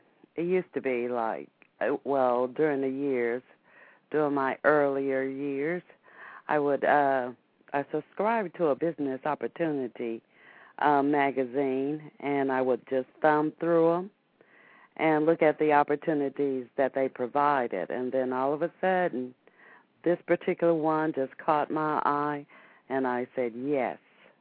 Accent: Gastonia, North Carolina, United States; No, I'm from North Carolina.

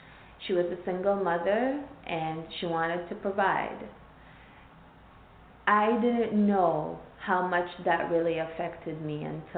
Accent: Philippines; I grew up in the Philippines without my mom and without my stepdad and without my biological father. My grandparents raised me and my youngest aunt raised me.

